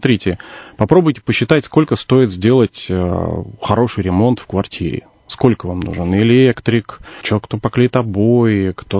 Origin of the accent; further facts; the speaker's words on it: Irkutsk Oblast, Russia; Я из города Сулисибирска.